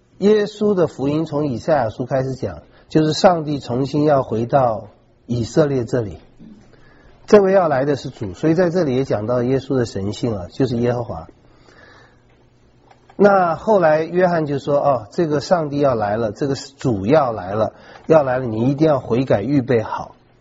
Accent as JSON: {"language": "Chinese", "country": "China", "said": "其实我们用我们中国人的开国的皇帝，就跟那个朝代就几乎是相等的意思来了解就可以了。"}